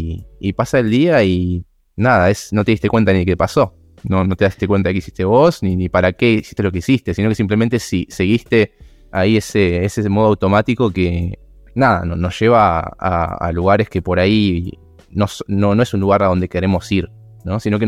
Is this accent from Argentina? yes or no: yes; Mar del Plata, Buenos Aires Province, Argentina; Bueno, marplatense, músico, guitarrista, cantante, productor.